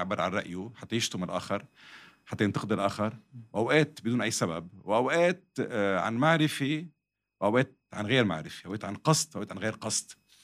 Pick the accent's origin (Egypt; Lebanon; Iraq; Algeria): Lebanon; بعتبر نفسي أنا مواطن لبناني على مسافة من الكل. أنا خريج جامعة أمريكية